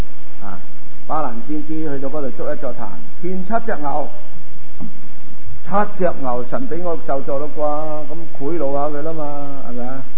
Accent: China; 咁我哋中国人咧，古代系拜天嘅

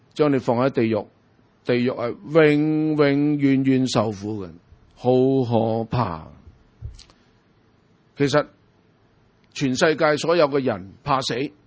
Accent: China; 我们中国人

